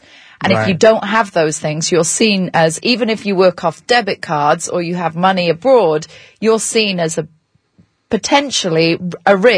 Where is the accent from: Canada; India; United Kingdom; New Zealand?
United Kingdom; now in United States; I'm British, so I came to the country 6.5 years ago with absolutely no credit.